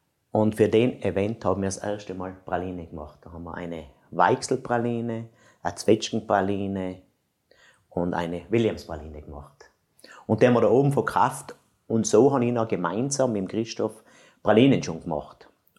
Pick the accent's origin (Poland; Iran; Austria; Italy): Austria; Landeck, Tyrol; ich bin in Landeck da geboren und bin eigentlich in einer Konditoreifamilie von meinen Eltern aufgewachsen.